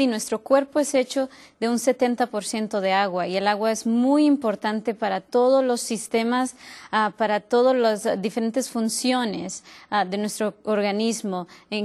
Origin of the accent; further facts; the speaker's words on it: Florida, United States; Yo vengo de la Florida